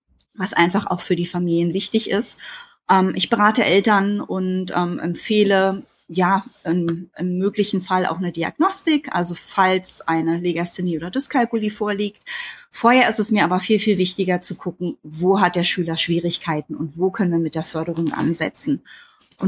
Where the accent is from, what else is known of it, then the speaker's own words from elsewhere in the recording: Berlin, Germany; born there; Ich bin gebürtige Berlinerin, war nach dem Abi ein Jahr in London